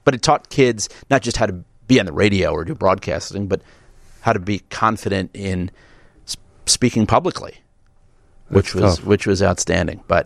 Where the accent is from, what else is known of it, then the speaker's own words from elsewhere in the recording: Homewood, United States; I was watching a game, eighth graders from down where I grew up in Homewood.